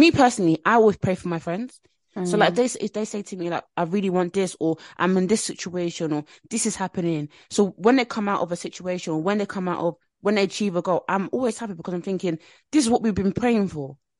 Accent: Nigeria; But to me, me personally, I'm Nigerian as well.

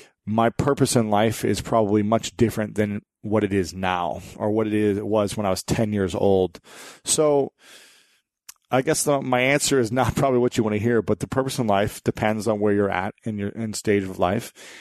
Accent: Ohio, United States; and I always dreamed of what it would have been like to play in front of 105,000 screaming fans in my home state of Ohio.

